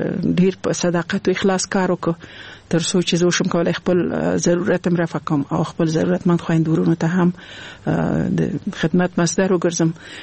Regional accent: Laghman, Afghanistan; also born or lived in Nangarhar; زه خپل د لغمان ولایت یم

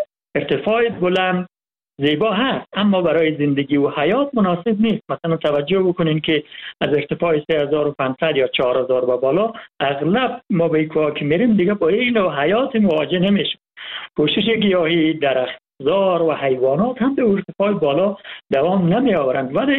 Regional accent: Hazarajat, Afghanistan; من از هزارجات هستم

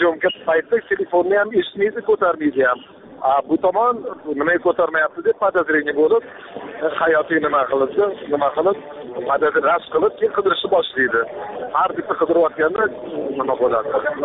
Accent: Tashkent, Uzbekistan; born there; Aslida men o'zi Toshkentda tug'ilganman, ota-onam Samarqanddan.

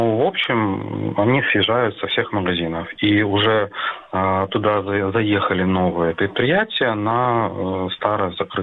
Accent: Simferopol, Crimea, Ukraine; Здравствуйте, я из Симферополя.

